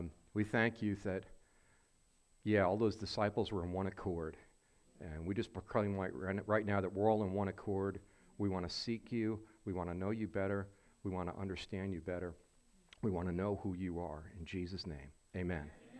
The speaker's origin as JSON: {"language": "English", "town": "New York City", "region": "New York", "country": "United States", "tie": "born or raised there", "also_born_or_lived": "Long Island", "said": "And I was born in New York on Long Island, and then moved up north in New York City when I was about 8, and went to college in upstate New York"}